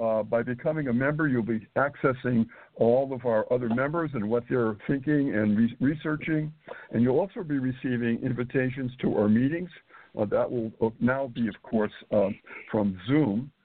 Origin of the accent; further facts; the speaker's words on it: Massachusetts, United States; And by the way, I was born and raised in New England in Massachusetts.